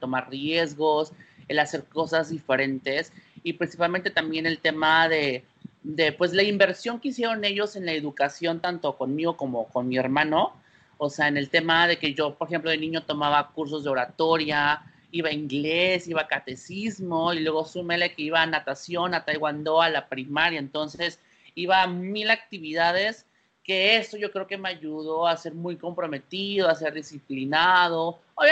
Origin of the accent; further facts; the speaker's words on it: Coatzacoalcos, Veracruz, Mexico; yo soy de Coatzacoalcos, Veracruz, Jarocho